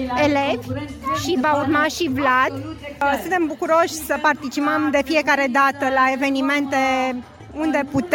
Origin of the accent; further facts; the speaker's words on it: Oravița, Caraș-Severin, Romania; venim din Oravița.